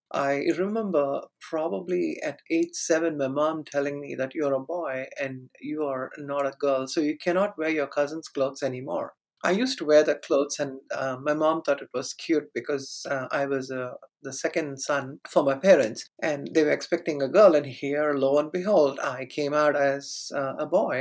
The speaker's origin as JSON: {"language": "English", "country": "India", "tie": "born or raised there", "second_language": "English", "said": "I'm a South Asian and I grew up in India."}